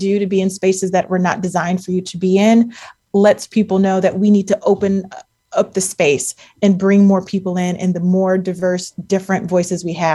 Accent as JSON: {"language": "English", "town": "Akron", "region": "Ohio", "country": "United States", "tie": "born or raised there", "said": "I think about my hometown, the city of Akron, where Sojourner Truth gave the speech, \"Ain't I a Woman?\""}